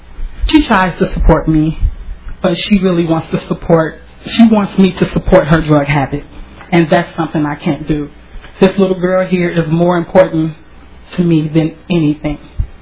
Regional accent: Chicago, Illinois, United States; I have a big family. I'm originally from Chicago.

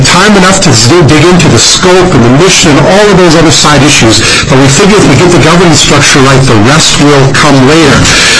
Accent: Apple Valley, Minnesota, United States; I'm from Apple Valley. I'm a Dakota County Commissioner

